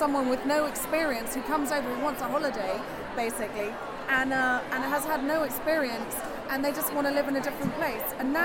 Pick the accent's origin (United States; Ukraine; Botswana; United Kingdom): United Kingdom; But we're British and we're ex-super nannies, you know.